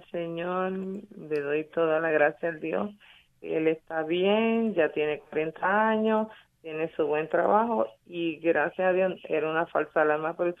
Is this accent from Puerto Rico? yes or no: yes; Puerto Rico; No, yo no sabía, cuando vine de Puerto Rico, yo no sabía, ya usted sabe.